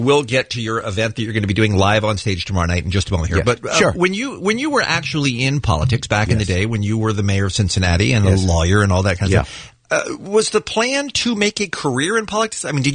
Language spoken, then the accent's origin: English; England, United Kingdom; born there; I was also born in England. I didn't move to America until I was 15.